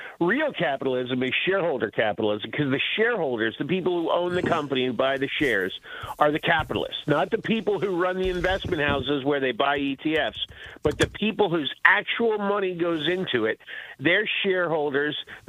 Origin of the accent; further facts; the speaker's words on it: Appalachia, United States; I grew up in Appalachia, in the northern Appalachia. It goes all the way up into Pennsylvania.